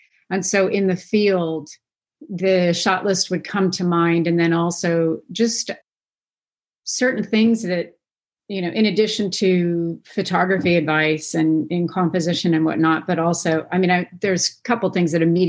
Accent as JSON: {"language": "English", "region": "California", "country": "United States", "tie": "born or raised there", "said": "Because I grew up in Marin"}